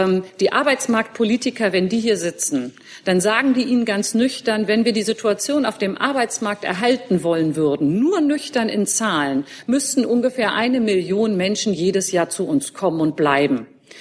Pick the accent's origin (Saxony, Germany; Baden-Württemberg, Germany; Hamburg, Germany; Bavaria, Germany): Hamburg, Germany; meiner Heimatstadt Hamburg